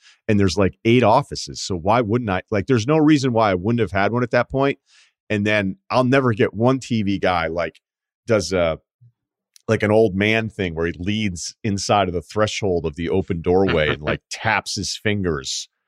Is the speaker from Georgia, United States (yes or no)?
yes; Georgia, United States; Currently living in my hometown, small town about an hour north of Atlanta. Hot Atlanta, the locals call it.